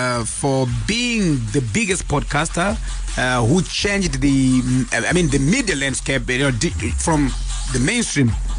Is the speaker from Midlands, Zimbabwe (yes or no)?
no; Rusape, Manicaland, Zimbabwe; I grew up in Rusape, Kunyazura, but then ndakazomuva zvishoko kuzengezero zvishoko.